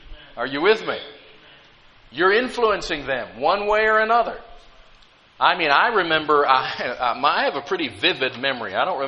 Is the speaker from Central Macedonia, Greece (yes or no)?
no; Athens, Attica, Greece; we actually lived in Athens. And I remember growing up in Athens and seeing things